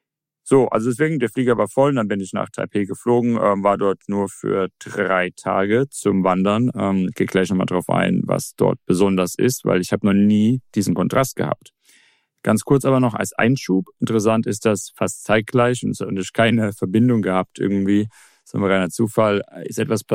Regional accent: Shenzhen, Guangdong, China; ich komme jetzt aus Shenzhen und Shenzhen ist natürlich auch eine der modernsten Städte von China

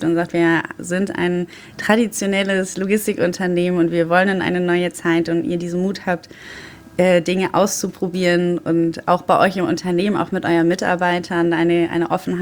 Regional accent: Düsseldorf, North Rhine-Westphalia, Germany; born there; Aber natürlich als Düsseldorferin und geborene Düsseldorferin gibt es bei mir auch mal ein Alt.

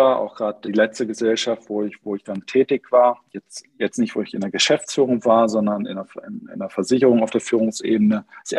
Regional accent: Hanover, Lower Saxony, Germany; born there; ich sage immer norddeutsch direkt, ich bin ein Hannoveraner gebürtig, auch wenn ich viel in Bergen mich im Allgäu rumtreibe und da auch meinen Hauptwohnsitz inzwischen habe.

